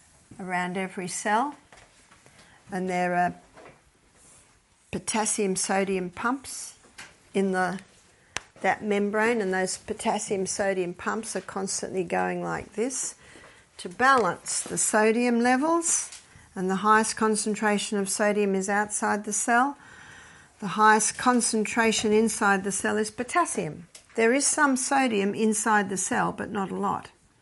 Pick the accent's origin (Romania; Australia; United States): Australia; Sorry, I'm an Aussie, so forgive me that I missed out the French bit.